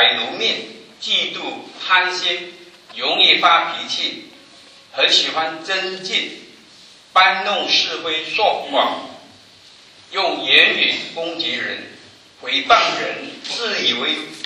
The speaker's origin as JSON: {"language": "Chinese", "country": "China", "said": "我们中国人有一句话叫做江山易改，本性难移。"}